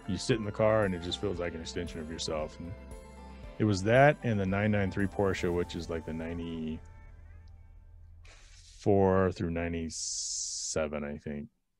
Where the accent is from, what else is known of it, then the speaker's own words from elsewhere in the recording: Garland, Texas, United States; I grew up in Garland, Texas.